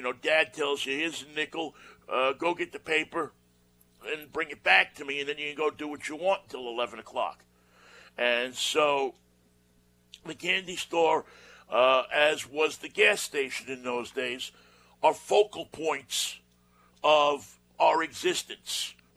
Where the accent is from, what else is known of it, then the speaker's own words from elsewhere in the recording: New York, United States; when we were growing up in New York, that's what you did.